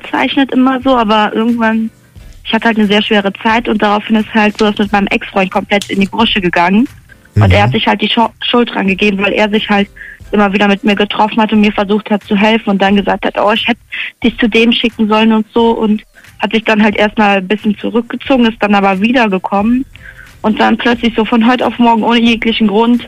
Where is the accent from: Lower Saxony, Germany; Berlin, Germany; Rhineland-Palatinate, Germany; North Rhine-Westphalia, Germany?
Rhineland-Palatinate, Germany; Ich komme in der Nähe von Koblenz.